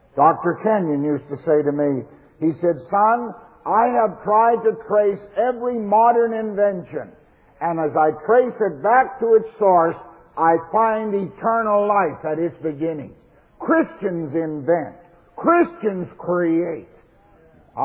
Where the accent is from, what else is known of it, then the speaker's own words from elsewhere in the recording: Canada; Now, as a Canadian, I was alarmed at what I heard.